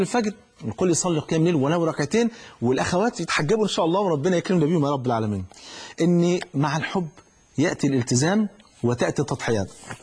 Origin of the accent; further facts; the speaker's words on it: Egypt; في مثلا عندنا في مصر جوزته ولا جنسته ولا جوزته